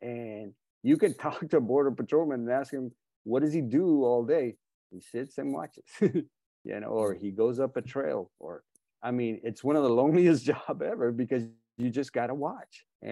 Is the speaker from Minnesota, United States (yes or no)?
no; Texas, United States; Because, you know, like I told you, I'm a Texan too.